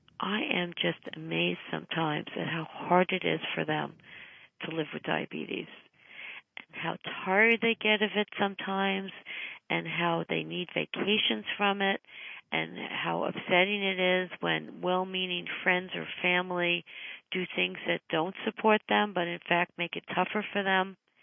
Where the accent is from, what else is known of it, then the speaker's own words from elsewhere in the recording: New York City, New York, United States; born there; because from the time I was born in Hell's Kitchen